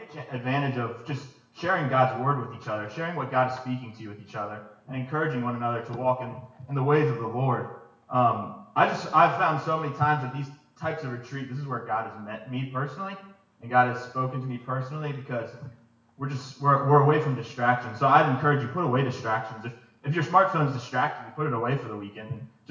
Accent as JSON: {"language": "English", "region": "Maryland", "country": "United States", "said": "I'm from Maryland, up north."}